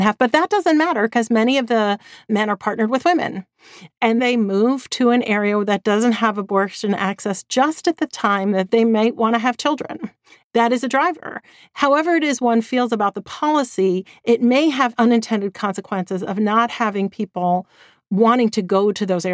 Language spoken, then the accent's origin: English; Boston, Massachusetts, United States; And well, I'm from Boston, so everything's wicked here.